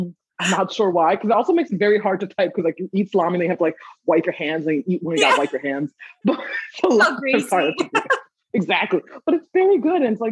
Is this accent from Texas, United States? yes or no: no; Maryland, United States; And I grew up in Maryland, so I get to take lots of pot shots in my hometown